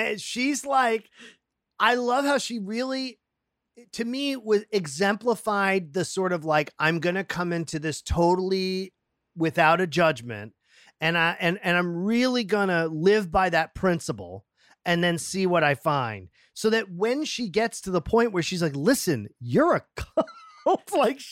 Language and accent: English; Massachusetts, United States; I'm from Massachusetts.